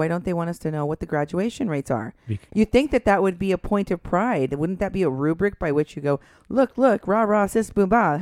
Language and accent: English; Iowa, United States; I grew up in Iowa, so it's very white there.